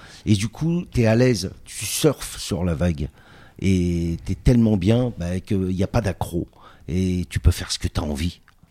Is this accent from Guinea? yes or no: no; Paris, Île-de-France, France; Alors pour ma part, moi je viens de Paname, je suis parisien, je suis né à Pigalle.